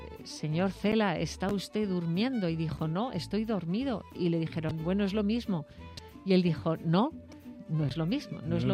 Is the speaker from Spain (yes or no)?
yes; Spain; soy española periodista